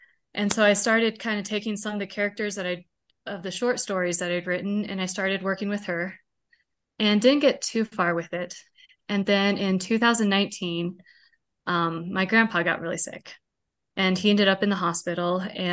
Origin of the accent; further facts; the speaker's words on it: Kansas, United States; moved away as an adult; I grew up in Kansas, but we visited a lot. I always wanted to go back there.